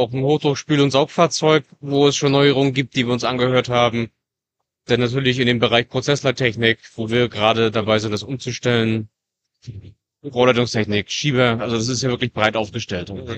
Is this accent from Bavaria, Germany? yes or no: no; Usedom, Mecklenburg-Vorpommern, Germany; Von der Insel Usedom.